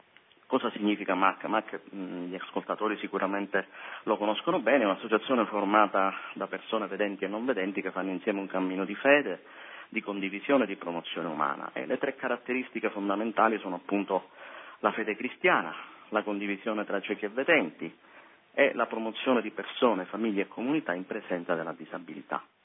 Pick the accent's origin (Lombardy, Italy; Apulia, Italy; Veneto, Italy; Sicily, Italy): Sicily, Italy; Caltanissetta; Io sono di Caltanissetta, quindi capite, sono dall'altra parte d'Italia